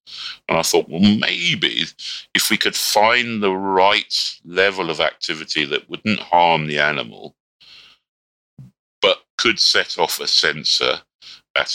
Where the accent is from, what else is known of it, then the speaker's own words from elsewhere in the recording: Kenya; born there; also born or lived in United Kingdom; And I was born in Kenya. Then we went back to the UK when I was about the age of one, and then went back to Kenya when I was about the age of eight.